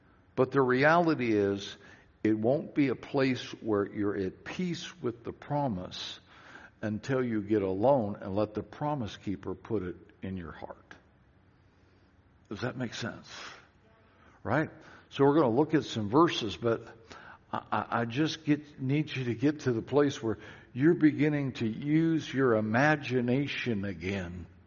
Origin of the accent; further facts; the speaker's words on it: Seattle, Washington, United States; Back in Seattle, I grew up in West Seattle.